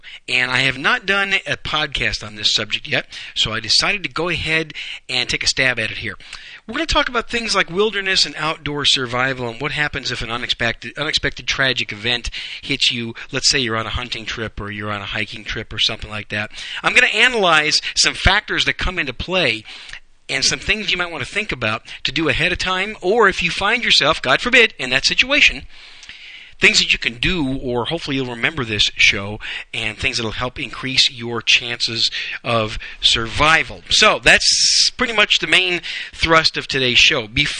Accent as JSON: {"language": "English", "region": "Wisconsin", "country": "United States", "tie": "born or raised there", "said": "Packers won 27-14. My hometown team, it was a sloppy win, but they pulled it off."}